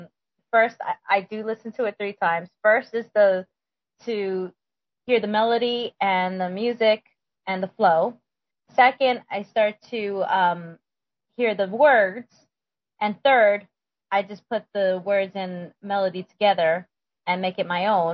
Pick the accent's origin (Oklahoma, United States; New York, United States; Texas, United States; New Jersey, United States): New Jersey, United States; now in North Carolina, United States; Been born and raised in New Jersey and met this wonderful guy